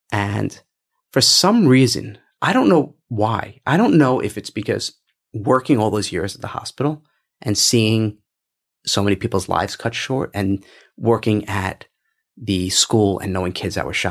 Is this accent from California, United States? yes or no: no; New York, United States; Maybe because I'm from New York, I'm a little scrappy.